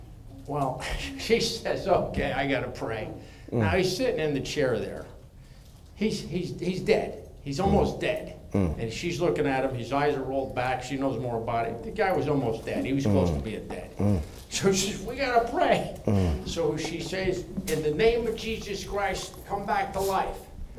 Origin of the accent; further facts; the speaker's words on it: Connecticut, United States; I come from Connecticut, and I come out of Craig Boer's church